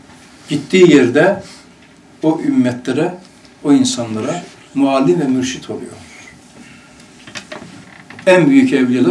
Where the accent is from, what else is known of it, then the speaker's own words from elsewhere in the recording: Erzurum, Turkey; Şimdi kamil insan diyelim ki bizim çocukluğumuz şeyde geçti, kar, kış. Erzurum'da.